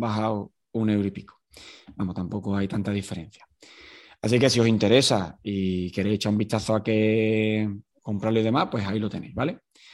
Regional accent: Utrera, Andalusia, Spain; yo soy de Utrera.

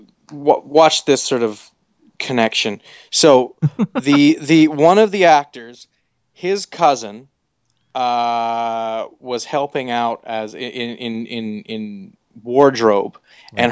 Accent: Kingston, Ontario, Canada; Yeah. Yeah. First 18 years of my life.

